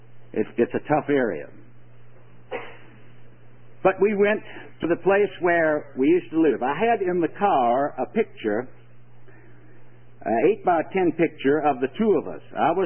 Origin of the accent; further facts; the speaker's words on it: Richmond, Virginia, United States; Did I tell you Richmond is my hometown? Richmond, Virginia.